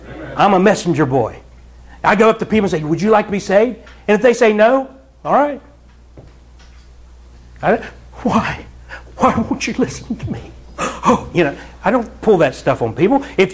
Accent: Ohio, United States; And I'm from Southern Ohio. I had to learn your language when I moved up here.

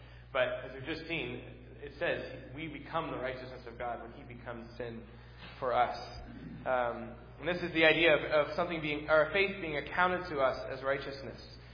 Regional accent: New England, United States; the heartbreaking part for me growing up in New England is that it's the historic church in the center of town, in every town, that's the Universalist church

